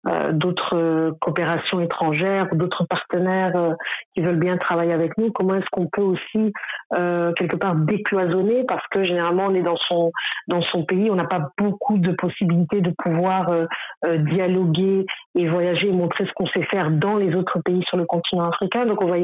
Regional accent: Belgium; je suis belge d'origine burundaise, je vis à Bruxelles en Belgique

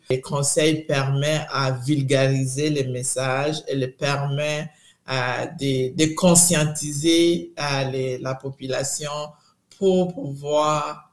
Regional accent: DR Congo; mon parcours comme femme noire d'ici. Venant d'ailleurs, je viens de la République démocratique du Congo.

